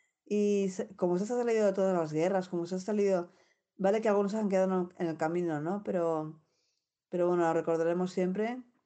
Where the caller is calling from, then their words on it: Barcelona, Catalonia, Spain; de Radio Nicosia, desde Barcelona.